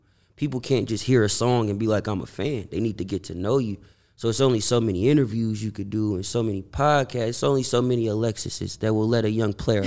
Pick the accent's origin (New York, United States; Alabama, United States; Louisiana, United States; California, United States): California, United States; For those who don't know, I'm from the Bay Area.